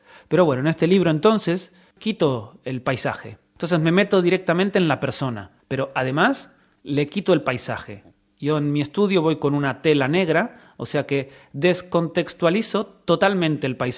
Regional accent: Argentina; Claro, yo soy argentino y conozco el Montseny como una figura, ¿no?

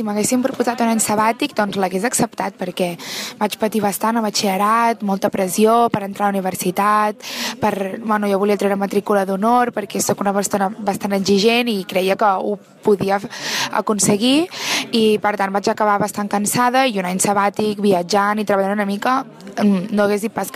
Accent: Sant Antoni de Calonge, Catalonia, Spain; now in Barcelona, Spain; ja vaig venir cap a Barcelona, perquè jo sóc de Sant Antoni de Calonge, a la Costa Brava

